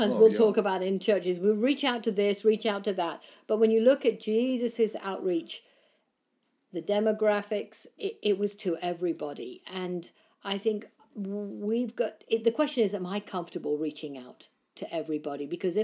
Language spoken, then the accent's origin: English; England, United Kingdom; I grew up in England